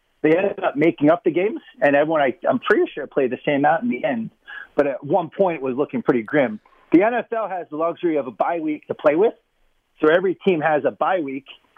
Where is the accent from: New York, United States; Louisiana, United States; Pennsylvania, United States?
Pennsylvania, United States; Philadelphia; I come from Philly. We're pretty violent fans.